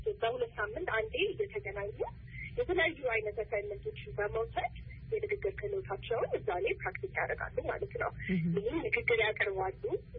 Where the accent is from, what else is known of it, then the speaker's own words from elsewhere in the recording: Addis Ababa, Ethiopia; ተራው አዲስ አበባ ነው ተወልጄ ያደኩት።